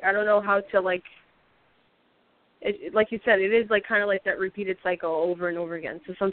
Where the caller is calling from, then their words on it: New York, United States; From New York.